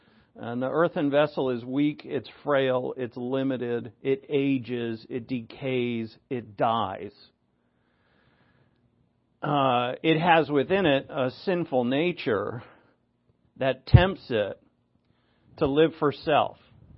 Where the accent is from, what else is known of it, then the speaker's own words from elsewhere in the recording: New England, United States; This is me. I'm from New England. This is how we all are in New England, by the way.